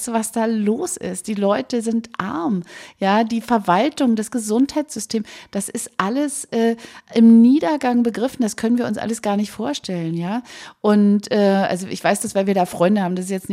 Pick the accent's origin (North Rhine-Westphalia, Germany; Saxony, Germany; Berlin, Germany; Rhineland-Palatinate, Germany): Berlin, Germany; Ich komme ja auch eigentlich aus dem Prenzlauer Berg und lebe im ländlichen Bereich